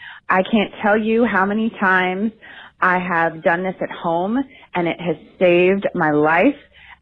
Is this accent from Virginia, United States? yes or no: yes; Richmond, Virginia, United States; I'm from Richmond, Virginia.